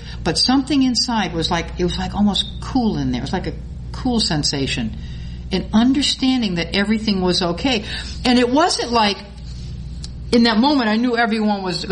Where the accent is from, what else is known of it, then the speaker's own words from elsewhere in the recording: Boston, Massachusetts, United States; accent: Bostonian; Boston's my hometown. And as I speak about Boston, I might even revert to my original language, which is Bostonian, and there isn't an R in it anywhere for 30 miles, you know, but Boston is my hometown.